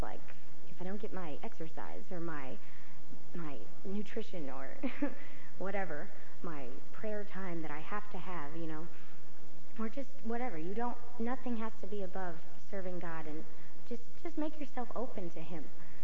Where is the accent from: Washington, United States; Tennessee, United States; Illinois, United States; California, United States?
Tennessee, United States; I'm from Tennessee, and I almost didn't come up and share because I was like, well, all these northern people don't want to hear from a little southern girl that they don't know